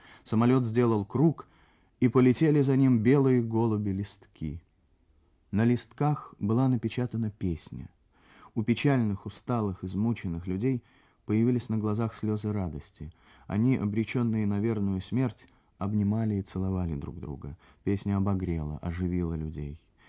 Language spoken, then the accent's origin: Russian; Odesa, Odesa Oblast, Ukraine; born there; Я родился в Одессе в 38-м году.